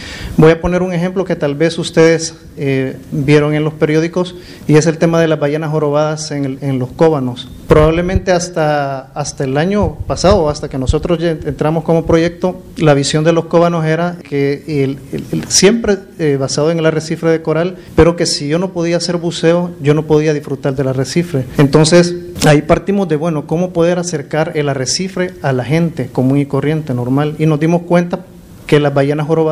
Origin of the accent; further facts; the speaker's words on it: El Salvador; nosotros como salvadoreños somos unos, probablemente en Centroamérica, los que más viajamos